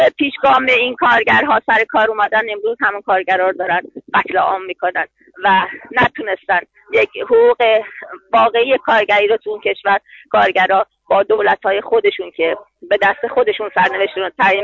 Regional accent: Iran; این تجربه هست برای من که از ایران میام

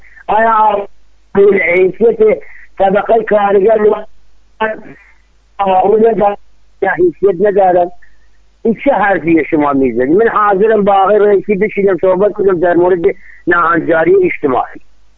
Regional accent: Iran; بله من ایرانی هستم. ایران را زمان جانم فداش میکنم

